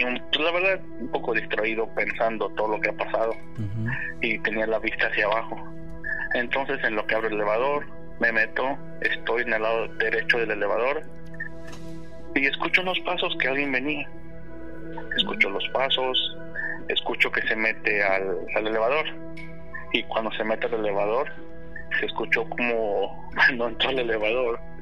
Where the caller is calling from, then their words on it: Atlanta, Georgia, United States; En Atlanta, Georgia.